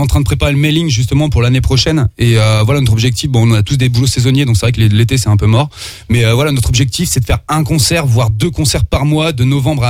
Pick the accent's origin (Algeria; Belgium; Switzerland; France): France; on est français et je pense qu'on a des choses à dire